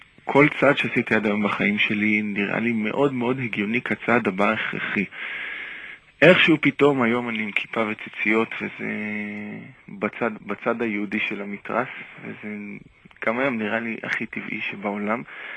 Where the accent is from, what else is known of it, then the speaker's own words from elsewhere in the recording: Kiryat Motzkin, Haifa District, Israel; צברית, טיפוסית, אבל בלי הרבה רוח יהודית. גדלתי בקריית מוצקין.